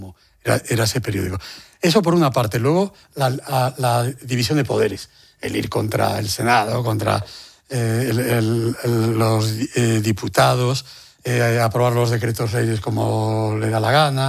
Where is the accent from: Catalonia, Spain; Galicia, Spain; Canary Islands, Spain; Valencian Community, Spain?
Galicia, Spain; A Coruña; Hay que pensar que yo soy de La Coruña, que he vivido en La Coruña. Mi familia en La Coruña lleva más de 250 años instalada.